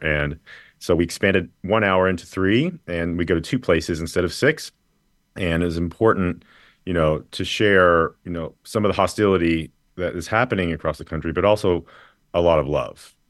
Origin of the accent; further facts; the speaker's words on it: Tennessee, United States; also born or lived in Chicago / Toronto / New York; now in Los Angeles, United States; Well, I'm from Tennessee, and so it's hit really close to home. In particular, having left Tennessee to live my authentic self, I always like to think we've met a lot of amazing queer folks and people in larger cities that I ended up living in: Chicago, Toronto, New York, and now LA.